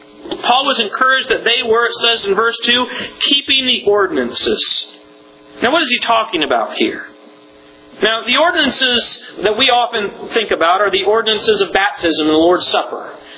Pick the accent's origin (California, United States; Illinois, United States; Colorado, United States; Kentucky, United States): Colorado, United States; also born or lived in New York; I remember living and growing up in Colorado.